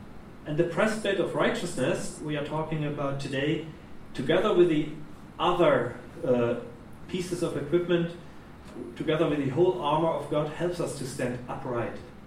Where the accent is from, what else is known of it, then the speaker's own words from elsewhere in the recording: Germany; my hometown in Germany is just a couple of kilometers away from where Luther was born, Martin Luther.